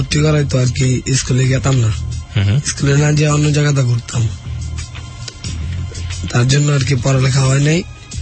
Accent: Madaripur, Dhaka Division, Bangladesh; born there; জন্মেছিলাম Madaripur.

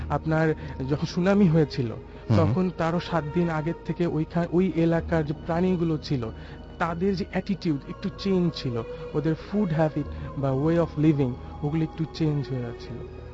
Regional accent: Narayanganj, Dhaka Division, Bangladesh; নারায়ণগঞ্জ থেকে এসেছি।

